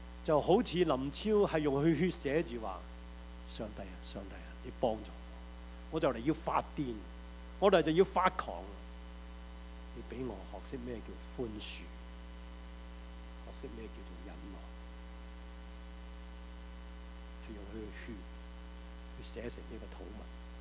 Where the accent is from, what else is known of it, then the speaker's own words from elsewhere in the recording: Taishan, Guangdong, China; 我們台山人說阿羅啊